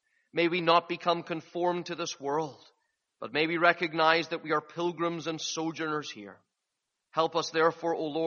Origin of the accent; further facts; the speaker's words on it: Northern Ireland, United Kingdom; Whenever I get a chance to meet someone from Northern Ireland, there's an immediate bond. My accent comes back. Some of you have noticed that. And I speak like I do at home.